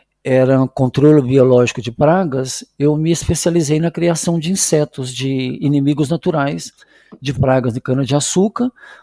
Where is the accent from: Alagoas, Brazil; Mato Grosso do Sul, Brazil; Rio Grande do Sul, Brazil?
Mato Grosso do Sul, Brazil; Três Lagoas; moved away as an adult; now in London, United Kingdom; Então fui criado em Três Lagoas. E depois eu fui trabalhar nessa usina de álcool, que era uma cidadezinha de 5 mil habitantes. Então, meus últimos 10 anos no Brasil foi ali.